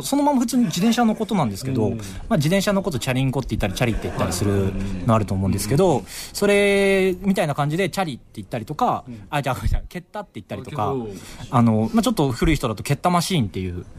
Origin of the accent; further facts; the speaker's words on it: Seto, Aichi, Japan; 名古屋のすぐ、東側、瀬戸物で有名なところなんですが、そうなんです、ね、そこで、そこ出身です。